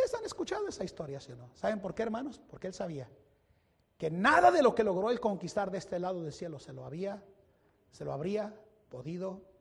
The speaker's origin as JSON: {"language": "Spanish", "country": "Mexico", "said": "yo no estoy tan afanado porque soy mexicano, hermanos."}